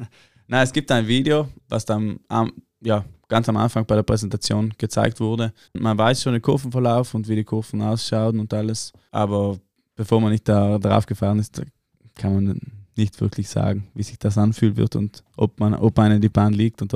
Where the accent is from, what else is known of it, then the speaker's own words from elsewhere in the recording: Trentino-Alto Adige, Italy; wir sind alle aus Südtirol.